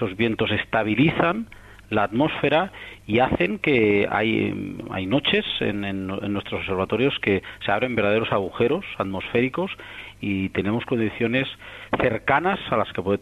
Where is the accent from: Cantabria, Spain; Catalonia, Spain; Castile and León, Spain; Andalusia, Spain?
Catalonia, Spain; yo soy catalán, y mis padres están en Barcelona